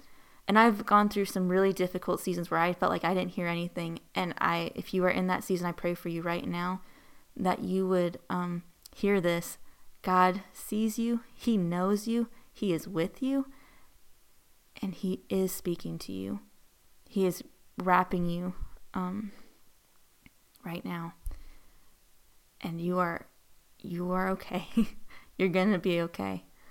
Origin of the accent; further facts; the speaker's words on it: Texas, United States; I came from Texas. Human trafficking looks different in Texas than it looks in other parts of the U.S.